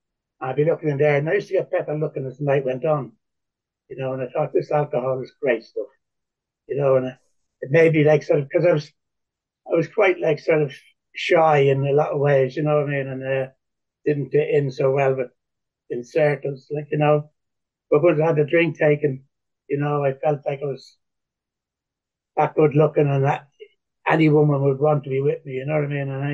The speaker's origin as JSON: {"language": "English", "town": "Dublin", "region": "Leinster", "country": "Ireland", "said": "I come from Dublin. I'm 73 years of age."}